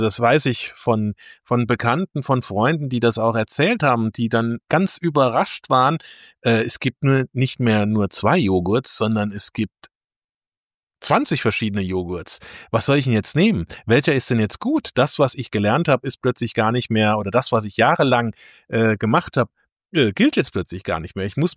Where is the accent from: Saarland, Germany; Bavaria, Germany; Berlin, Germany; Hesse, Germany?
Saarland, Germany; Ich komme ja aus dem Saarland